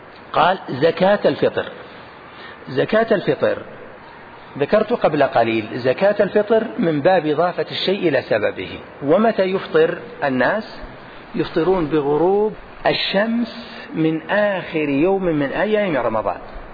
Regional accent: Al-Qassim, Saudi Arabia; أغلب التمور الموجودة عندنا في القصيم

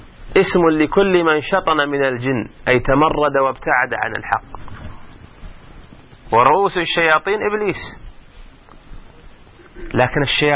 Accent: Saudi Arabia; عندنا في السعودية 50 فرقة

